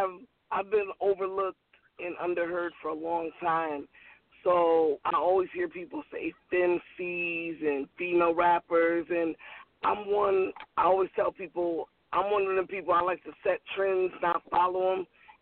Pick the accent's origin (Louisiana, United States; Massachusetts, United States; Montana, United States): Massachusetts, United States; because we are the coolest Sagittarius in my hometown, 413 Massachusetts, stand up.